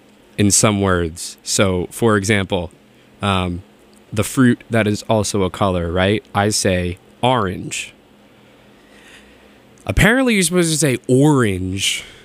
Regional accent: New Jersey, United States; So I'm from New Jersey originally, but I come from, on both sides of the family, originate from Brooklyn, New York. So I kind of have, I don't think I have a Jersey accent

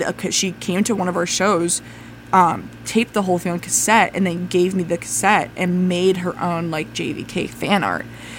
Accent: New York City, New York, United States; And we're from New York City.

